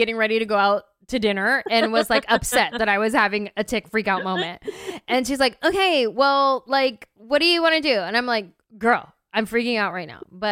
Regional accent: California, United States; And I'm from California. Sure, there's ticks probably in California, but not a lot.

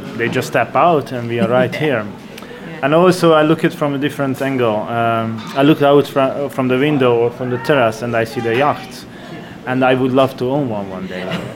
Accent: Hungary; English is a second language; because I'm from Hungary. We don't have the sea. We have lakes, we have rivers.

